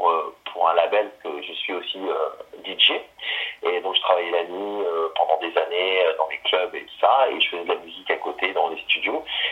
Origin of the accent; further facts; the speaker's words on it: Nouvelle-Aquitaine, France; Voilà, moi je suis pourtant originaire de Charente-Maritime